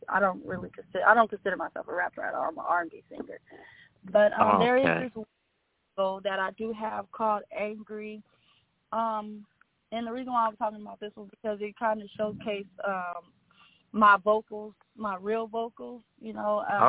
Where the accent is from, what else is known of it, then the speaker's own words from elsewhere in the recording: Stockton, California, United States; I am a singer from Stockton, California.